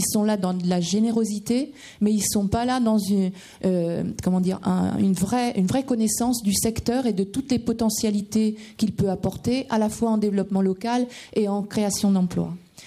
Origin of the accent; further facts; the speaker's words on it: Châteauroux, Centre-Val de Loire, France; donc je suis de Châteauroux